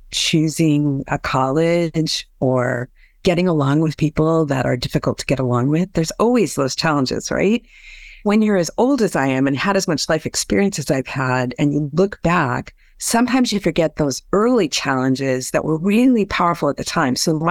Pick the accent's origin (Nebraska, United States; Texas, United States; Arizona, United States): Arizona, United States; Yeah, so I grew up in Arizona. Arizona is a very big state. It's the sixth largest state in the country.